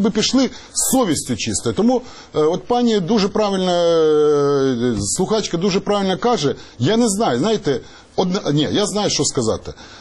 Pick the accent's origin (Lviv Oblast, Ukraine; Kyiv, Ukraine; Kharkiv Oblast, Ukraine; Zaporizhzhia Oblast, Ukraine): Zaporizhzhia Oblast, Ukraine; Zaporizhzhia; я сам з Запоріжжя.